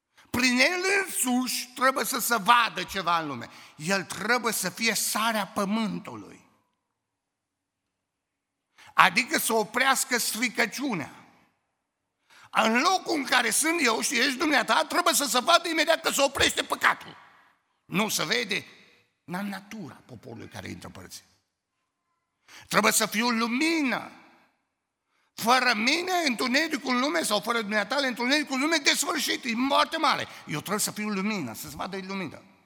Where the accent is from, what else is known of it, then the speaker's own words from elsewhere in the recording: Romania; Păi zic, sunt român.